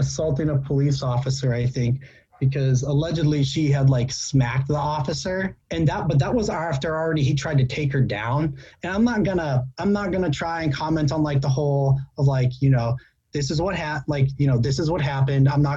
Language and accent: English; Ogden, Illinois, United States; I'm from Ogden